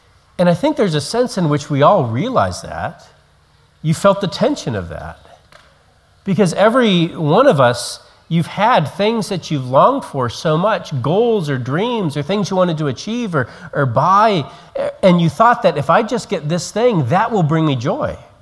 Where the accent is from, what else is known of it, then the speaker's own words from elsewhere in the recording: Colorado, United States; No offense to those here who are from Kansas, but growing up in Colorado, Kansas was always the butt of many jokes